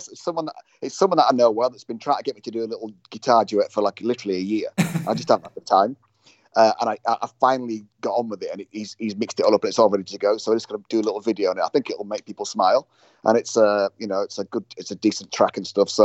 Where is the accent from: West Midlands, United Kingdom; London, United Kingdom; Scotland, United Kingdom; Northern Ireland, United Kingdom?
Scotland, United Kingdom; Edinburgh; Yeah, Edinburgh on Arthur's Seat, because Edinburgh's my hometown, right?